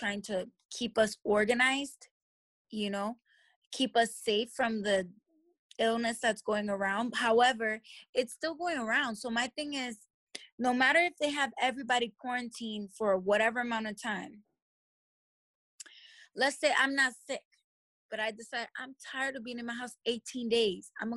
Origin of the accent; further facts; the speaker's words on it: Brooklyn, New York, United States; Brooklyn, New York.